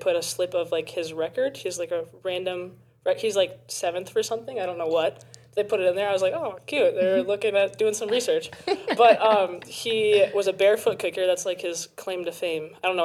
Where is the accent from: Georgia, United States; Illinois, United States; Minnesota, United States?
Minnesota, United States; Anoka; I'm from Anoka, Minnesota, which is the Halloween capital of the world.